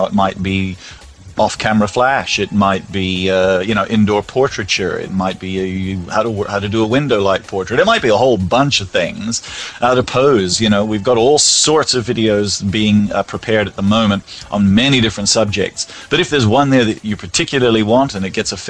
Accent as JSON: {"language": "English", "country": "Australia", "said": "I'm an Australian, you know what I mean?"}